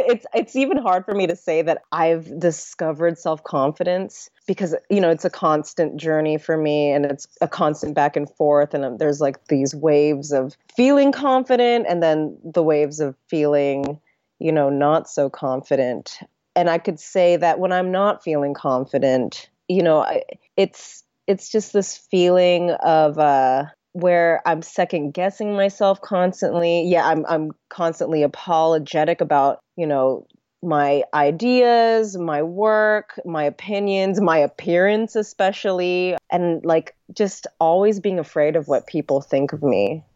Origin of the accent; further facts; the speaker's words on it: San Francisco, California, United States; now in Los Angeles, United States; I am a Bay Area native. I was born in San Francisco, Bay Area, and have lived there for most of my life. I just recently moved over to Los Angeles, where I reside now.